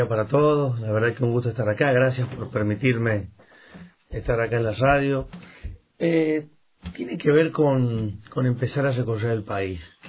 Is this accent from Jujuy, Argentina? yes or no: no; San Juan, Argentina; yo provengo del interior, yo soy de San Juan, pero no de la capital de San Juan, soy del interior de la provincia de San Juan